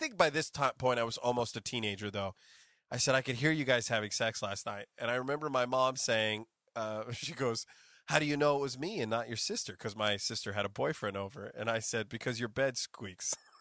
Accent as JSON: {"language": "English", "town": "Modesto", "region": "California", "country": "United States", "tie": "born or raised there", "said": "That's still there in Modesto, California, my hometown."}